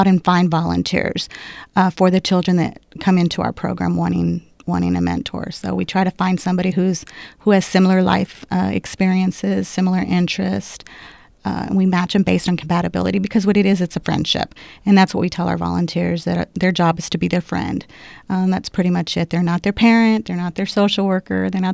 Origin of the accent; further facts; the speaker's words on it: Corpus Christi, Texas, United States; I'm the branch coordinator for the Corpus office. I have two kids, and I am from Corpus, and I've actually been a social worker in Corpus for 20 years here in our community.